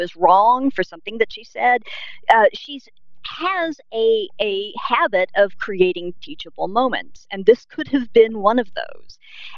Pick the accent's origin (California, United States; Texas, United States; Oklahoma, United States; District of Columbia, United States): Oklahoma, United States; Tulsa; which is set in my hometown of Tulsa